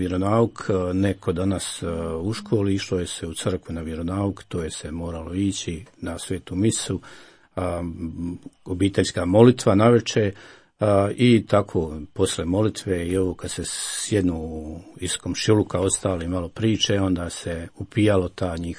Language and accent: Croatian; Crvenice, Federation of Bosnia and Herzegovina, Bosnia & Herzegovina; moved away as an adult; kad je iz mog sela, odakle sam ja, Crvenice, pokraj Tomislavgrada